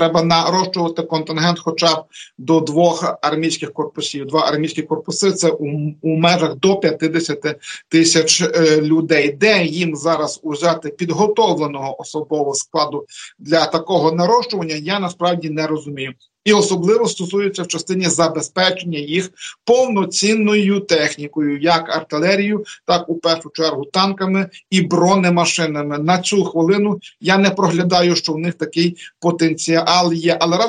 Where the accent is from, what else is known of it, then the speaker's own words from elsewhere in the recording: Lviv, Lviv Oblast, Ukraine; Бо і по моєму рідному Львові важкі ракетні удари здійснюються саме із території Білорусі.